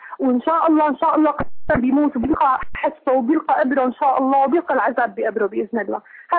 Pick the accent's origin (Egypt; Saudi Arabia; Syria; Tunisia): Syria; عندنا بسوريا